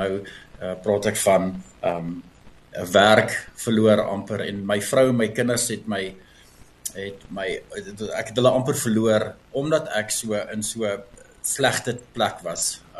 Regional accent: Krugersdorp, Gauteng, South Africa; En ons bly in Kreeusdorp, ons het groot geword in Kreeusdorp. Ons is albei van Noordheuwel skool af.

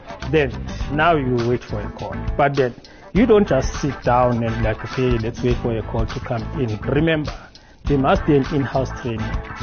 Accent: Newcastle, KwaZulu-Natal, South Africa; I am from KwaZulu-Natal in Newcastle.

